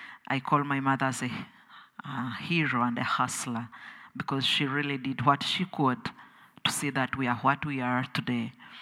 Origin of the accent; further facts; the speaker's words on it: Uganda; I'm from Uganda